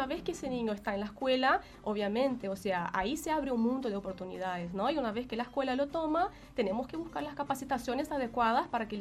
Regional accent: Brazil; Spanish is a second language; moved away as an adult; now in Uruguay; en realidad yo soy brasileña, ¿no? Porque percibí por mi acento, y hace 4 años que estoy en Uruguay

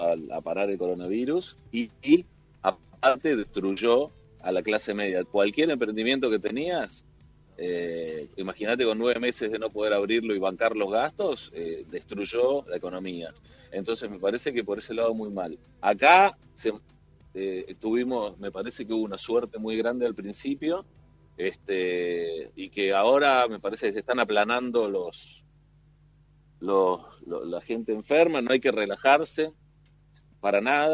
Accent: Argentina; Yo no quiero politizarme con Uruguay, primero porque yo soy argentino.

